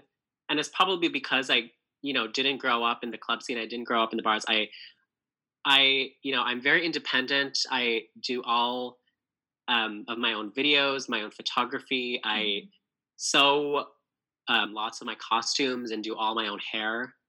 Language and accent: English; Kitchener, Ontario, Canada; So I grew up in Kitchener. I went to high school in Kitchener. And so going to the University of Waterloo really just made a lot of sense for me because I can live at home.